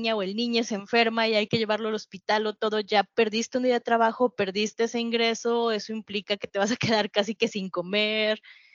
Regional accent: Mexico; Culturalmente, como mexicanos, tenemos esta idea de la mamá

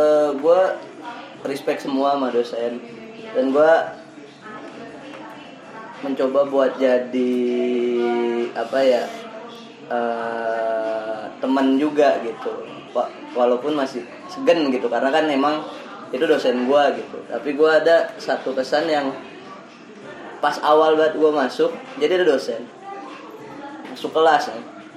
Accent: West Java, Indonesia; gue juga orang Sunda. Terus gue ngobrol lebih enakan pakai bahasa Sunda, paling kalau buat bercanda.

